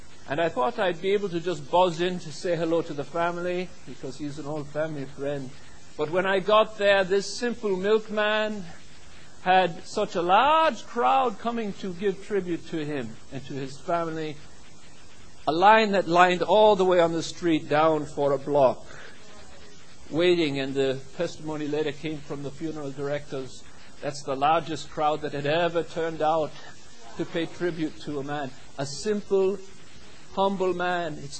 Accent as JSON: {"language": "English", "region": "Minnesota", "country": "United States", "accent": "Minnesota", "said": "So Brother Simon stood up, and in my Minnesota accent, I said"}